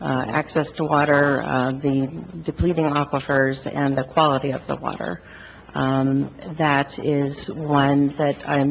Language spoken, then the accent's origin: English; Pasco, Washington, United States; I'm actually not a resident of Othello. I'm from Pasco. My address is 4525 Moline Lane.